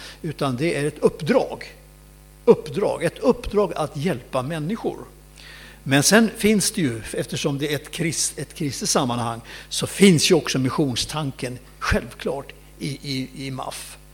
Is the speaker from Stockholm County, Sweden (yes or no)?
yes; Huddinge, Stockholm County, Sweden; also born or lived in Kalmar County; Annars är jag född i Stockholm, uppvuxen i tonåren i Huddinge, där Inga-Lill kommer ifrån, och Britt-Marie.